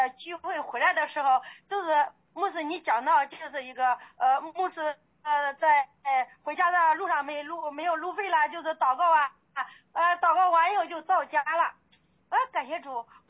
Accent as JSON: {"language": "Chinese", "region": "Henan", "country": "China", "accent": "Henan", "said": "我们的河南口音，河南的"}